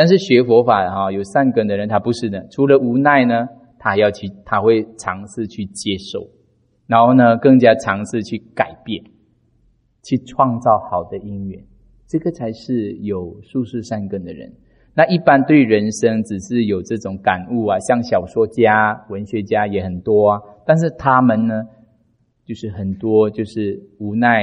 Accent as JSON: {"language": "Chinese", "country": "Malaysia", "tie": "born or raised there", "said": "我是佛教的边地，马来西亚那个地方，一个出家人都看不到我们那边。"}